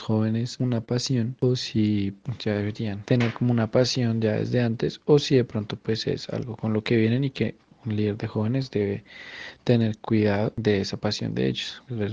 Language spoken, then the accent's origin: Spanish; Bogotá, Colombia; soy de Bogotá, Colombia